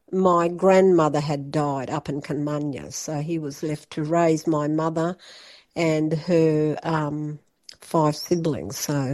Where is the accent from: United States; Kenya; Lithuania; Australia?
Australia; Western Australia; Now, we're Badi Jawi people, are saltwater people, and we're about 200 kilometres north of Broome on an area called Dampier Peninsula.